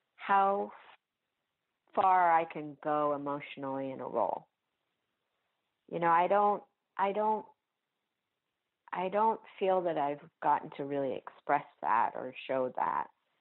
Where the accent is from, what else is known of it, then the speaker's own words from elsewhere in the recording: United Kingdom; now in United States; You know, being British, I really, really want to go home and work over there.